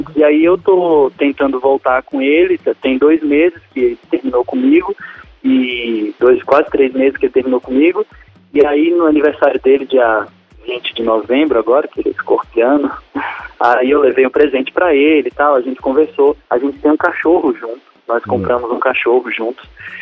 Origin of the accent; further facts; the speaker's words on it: Rio Real, Bahia, Brazil; born there; now in Aracaju, Brazil; Eu sou advogado. Eu nasci em Rio Real, no interior da Bahia, mas eu moro em Aracaju há quase 15 anos já.